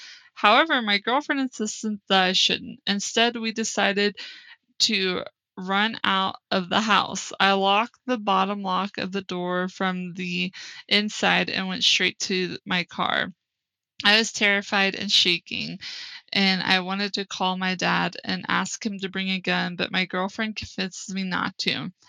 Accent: Texas, United States; Now, for those of you that don't know, I'm originally from Texas. This isn't the area that I'm from, but I know this area.

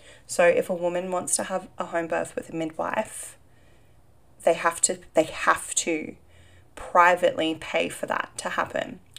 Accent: Brisbane, Queensland, Australia; so obviously I'm from Brisbane and it's all very focused around Southeast Queensland.

